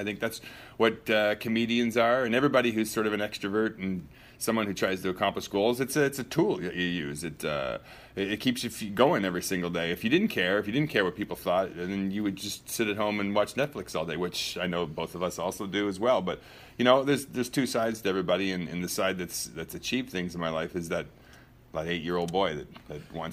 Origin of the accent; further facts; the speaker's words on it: England, United Kingdom; Because I'm English and tall?